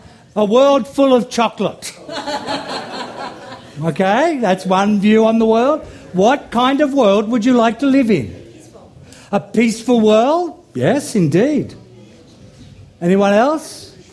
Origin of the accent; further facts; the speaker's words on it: Sydney, New South Wales, Australia; because I grew up in Sydney